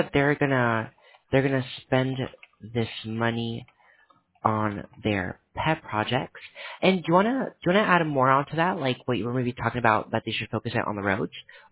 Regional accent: Miami, Florida, United States; No, we are, we're from Miami, Florida.

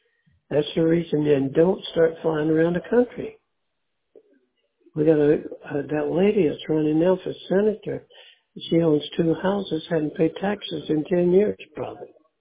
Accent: Carolina, United States; I grew up in Carolina. You wouldn't do one thing like that. Your father would tear you apart.

